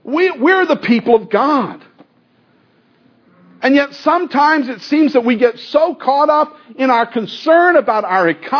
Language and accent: English; United States; I'm an American, I grant you that.